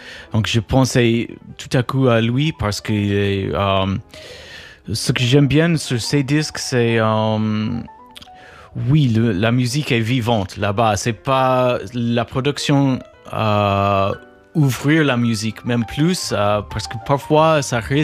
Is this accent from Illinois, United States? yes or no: yes; Chicago, Illinois, United States; French is a second language; Et pour moi, en grandissant à Chicago avec beaucoup de musiciens qui jouaient à la fois du jazz et du rock et du hip-hop, pour moi, c'est un peu naturel.